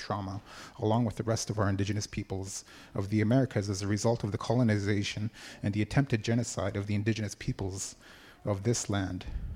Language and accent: English; British Columbia, Canada; Like I said, I come from the Nishka Nation. We are people very rich in culture and ways of knowing and being. We are the first Indigenous peoples to sign a modern-day treaty with Canada.